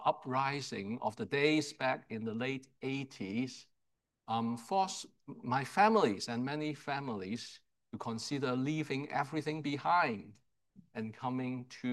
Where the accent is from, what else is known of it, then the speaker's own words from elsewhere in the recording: Hong Kong; moved away as an adult; for the first 18 years of my life, I was born and raised in Hong Kong, having a good life.